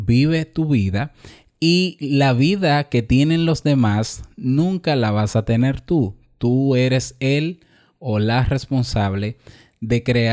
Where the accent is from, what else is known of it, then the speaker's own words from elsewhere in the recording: Dominican Republic; en mi país, República Dominicana